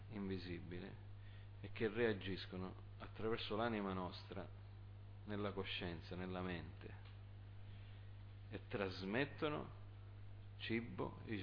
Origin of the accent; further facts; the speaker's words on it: United States; Io sono cresciuto in America